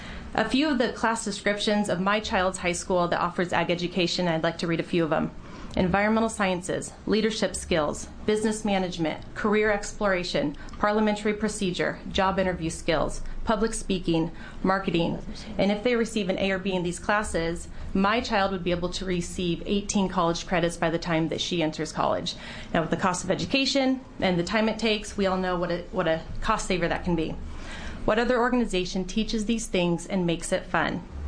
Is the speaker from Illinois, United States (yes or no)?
no; Oregon, United States; Born and raised in Oregon, I'm a third-generation grass seed farmer.